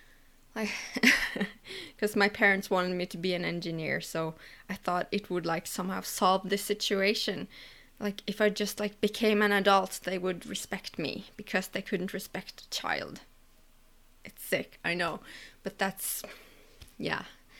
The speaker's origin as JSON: {"language": "English", "country": "Norway", "second_language": "English", "said": "I'm from Norway. I'm almost 30."}